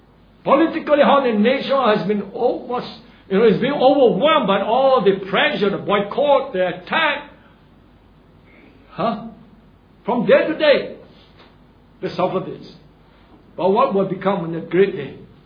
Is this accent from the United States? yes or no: no; Singapore; I think most of us Singaporeans here, well, most of us also, when we hold our red book